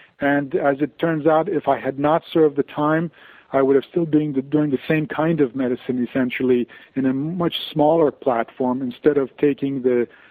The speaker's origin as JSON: {"language": "English", "town": "Tehran", "region": "Tehran Province", "country": "Iran", "tie": "born or raised there", "moved": "yes", "lives_now": "United States", "said": "I was born and raised in Tehran, Iran."}